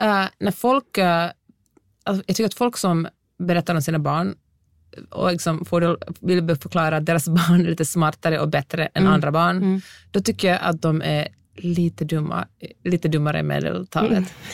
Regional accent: Helsinki, Uusimaa, Finland; och jag kommer från Helsingfors

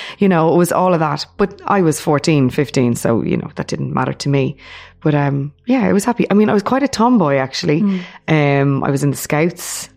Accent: Finglas, Leinster, Ireland; and I was saying, hey, I'm from Finglas. People go, oh, you're from Finglas. And I'm like, yeah, why? What's wrong with that?

